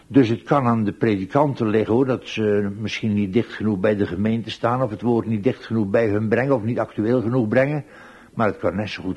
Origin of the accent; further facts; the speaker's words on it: Tholen, Zeeland, Netherlands; ik ben een Zeeuw, dat weet u, ik kom van Thailand-Tolen, je kwam niet verder dan je dorp.